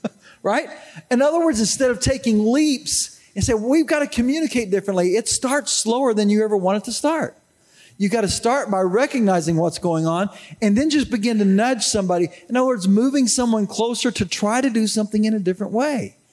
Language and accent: English; Arkansas, United States; Well, I was raised in Arkansas